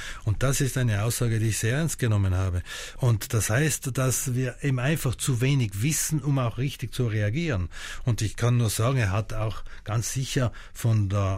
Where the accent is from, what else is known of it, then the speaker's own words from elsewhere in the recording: Trentino-Alto Adige, Italy; Da sind wir Südtiroler wirklich anders.